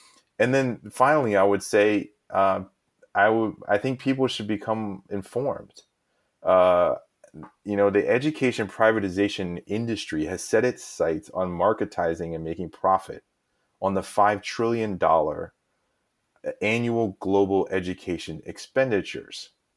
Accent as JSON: {"language": "English", "town": "Washington", "region": "District of Columbia", "country": "United States", "said": "So I'm from Washington, D.C., so I include Washington, D.C."}